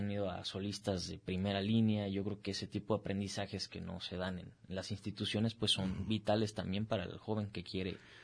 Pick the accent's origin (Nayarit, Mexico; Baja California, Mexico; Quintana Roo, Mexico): Nayarit, Mexico; Tepic; Soy de Tepic.